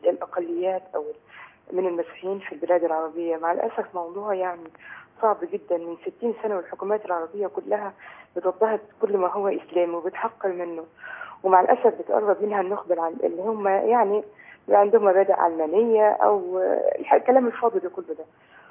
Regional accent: Asyut, Asyut Governorate, Egypt; إحنا من أسيوط، محافظة أسيوط،

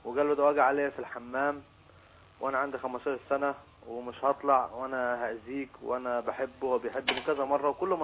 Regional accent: Asyut, Asyut Governorate, Egypt; أنا من أسيوط

